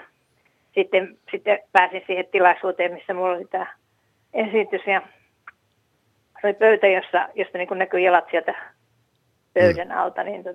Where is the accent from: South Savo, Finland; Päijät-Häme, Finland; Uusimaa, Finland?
South Savo, Finland; kun mä oon Etelä-Savosta, niin kuin Mikkeli onkin Etelä-Savo.